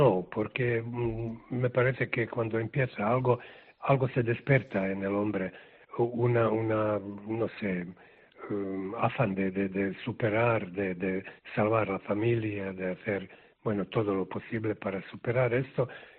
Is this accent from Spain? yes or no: no; Sarajevo, Federation of Bosnia and Herzegovina, Bosnia & Herzegovina; Spanish is a second language; soy de Sarajevo, porque nací en Sarajevo, porque estoy enamorado en Sarajevo, porque pienso que Sarajevo es única ciudad de este tipo, un Jerusalén de Europa, donde vivíamos juntos